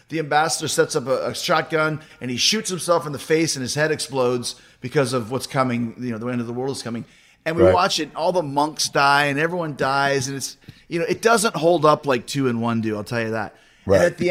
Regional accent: Winnipeg, Manitoba, Canada; But I was really connected to this movie because when I grew up in Winnipeg

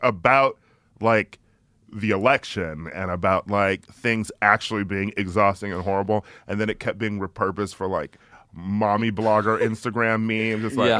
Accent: Milwaukee, Wisconsin, United States; I mean, you know I'm from Milwaukee, and I went to a all-boys Catholic high school, so I grew up with Republicans.

